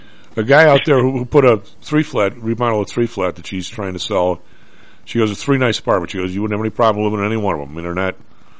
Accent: Evergreen Park, Illinois, United States; And where I grew up in Evergreen Park, and I've told the story before, we were at 102nd Place, the other side of the street was Chicago.

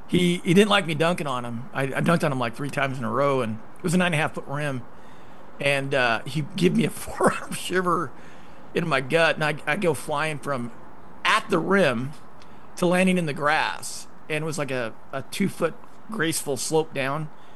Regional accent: Idaho, United States; I grew up Mormon. I would say I'm not Mormon now, but I grew up Mormon. I grew up in Idaho.

